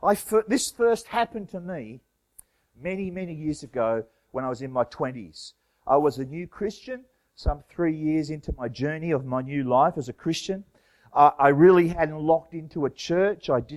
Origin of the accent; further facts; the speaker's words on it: Australia; So, being an Australian who only knows instant hot water and likes to have long hot showers, and likes to eat a lot and have snacks, I started to complain.